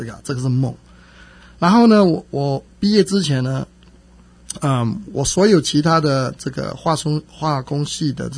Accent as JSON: {"language": "Chinese", "country": "Malaysia", "moved": "as an adult", "lives_now": "United States", "said": "所以那时候我从美国从马来西亚过来87年来美国，在阿肯色州"}